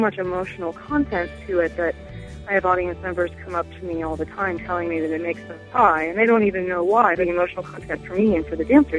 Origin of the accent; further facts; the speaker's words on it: Winston-Salem, North Carolina, United States; now in Asheville, United States; I grew up in Winston, and I was just one of those kids who had to perform.